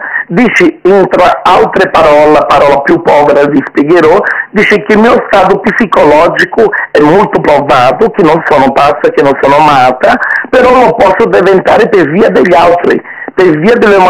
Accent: Naples, Campania, Italy; sono cresciuta a Napoli, amo Napoli, la metà del mio cuore è napoletano, metà di me è napoletana. Perché io sono arrivato in Italia quando ero un ragazzino che avevo 17 anni

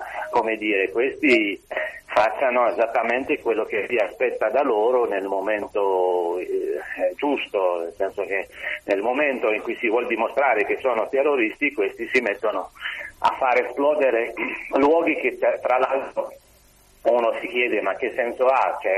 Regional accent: Algeria; io come algerino, insomma, non posso fare a meno che riflettere, anche basandomi sull'esperienza della guerra in Algeria

